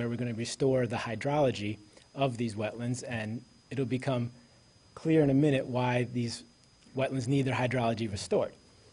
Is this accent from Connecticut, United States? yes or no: no; Louisiana, United States; And as Holly said, I came from Louisiana, and so when I think of something being coastal, I'm not thinking of a lake in the middle of the country.